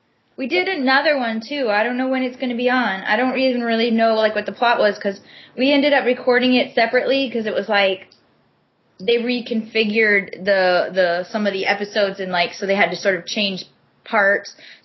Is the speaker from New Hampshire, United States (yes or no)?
yes; New Hampshire, United States; accent: Canadian; I have a little bit of a Canadian accent, and I guess it's because I come from New Hampshire, which is, like, very close to Canada.